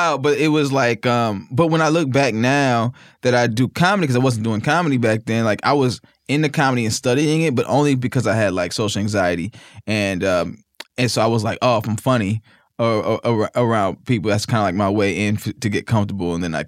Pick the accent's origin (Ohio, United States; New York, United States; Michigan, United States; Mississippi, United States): Mississippi, United States; I have a big family that we're all from Mississippi.